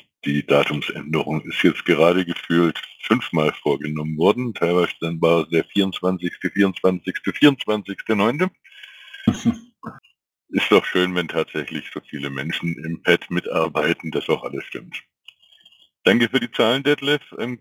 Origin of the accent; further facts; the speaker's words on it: Swabia, Germany; Als Schwabe würde mich interessieren, wenn ich mir die Karte vorstelle